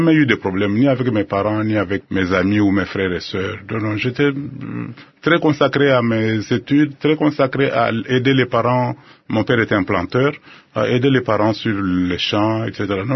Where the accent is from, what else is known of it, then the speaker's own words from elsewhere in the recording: Kasaï-Oriental, DR Congo; Je ne suis pas un citadin, moi. Je suis né dans mon village, au Kasaï.